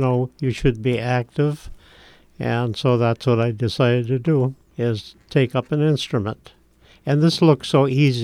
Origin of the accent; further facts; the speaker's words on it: Miami, Florida, United States; also born or lived in Duluth, United States; I went to school in Miami, Florida.